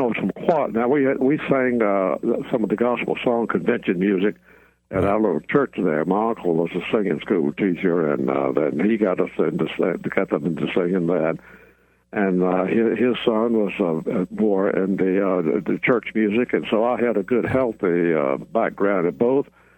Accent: North Carolina, United States; I was born in the Tobacco Lands of North Carolina in 1927, January the 9th. And grew up on a tobacco farm in a community, and just walk a distance of a little Baptist church up the road.

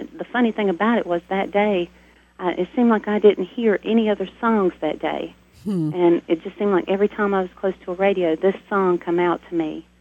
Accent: Asheboro, North Carolina, United States; from Asheboro, North Carolina.

